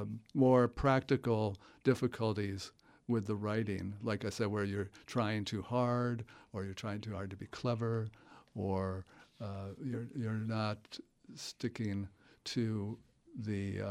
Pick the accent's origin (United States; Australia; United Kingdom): United States; Ohio; I grew up in Ohio and in the Midwest.